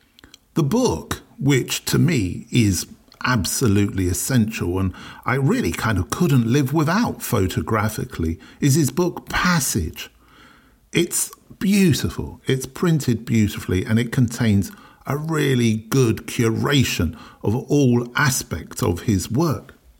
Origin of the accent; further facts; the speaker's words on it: London, United Kingdom; I'm from South London after all.